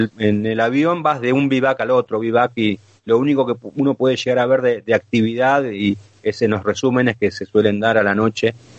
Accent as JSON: {"language": "Spanish", "country": "Argentina", "said": "nosotros no conocíamos, siendo argentinos, lo que eran las dunas de Fiambalá"}